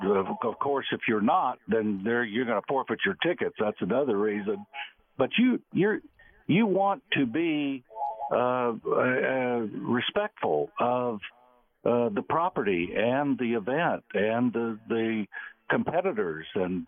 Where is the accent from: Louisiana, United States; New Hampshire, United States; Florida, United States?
Florida, United States; Dunedin; Well, of course, I grew up in Dunedin, Florida